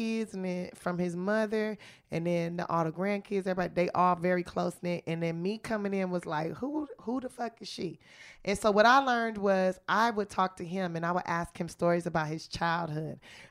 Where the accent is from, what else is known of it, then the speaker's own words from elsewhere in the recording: Los Angeles, California, United States; I'm from South Central Los Angeles, okay? I'm a hood chick that learned how to blend into different scenarios, okay?